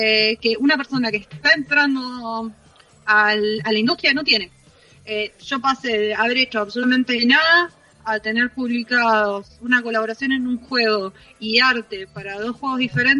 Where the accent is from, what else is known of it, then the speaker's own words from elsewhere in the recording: Rosario, Santa Fe, Argentina; Somos Duam y yo de Rosario, de Porteñolandia